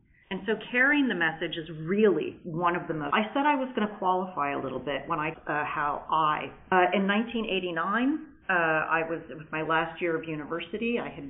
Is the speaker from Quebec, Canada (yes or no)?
yes; Montreal, Quebec, Canada; I'm from Montreal, but I'm involved in the Ottawa District Group